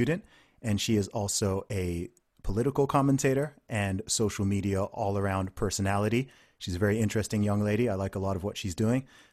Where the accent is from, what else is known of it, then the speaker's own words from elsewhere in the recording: Nigeria; also born or lived in United Kingdom; So of course I'm a Nigerian and British guy. I am not a Black American.